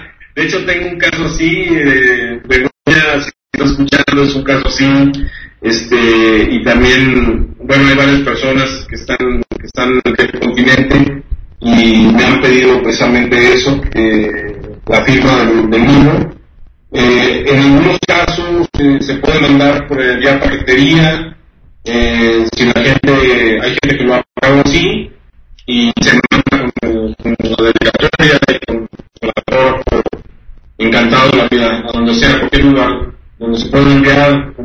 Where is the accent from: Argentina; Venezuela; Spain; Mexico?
Mexico; Guadalajara, Jalisco; born there; also born or lived in Monterrey; yo nací en Guadalajara porque así lo quise decir, pero 13 años de mi vida yo lo viví en Monterrey.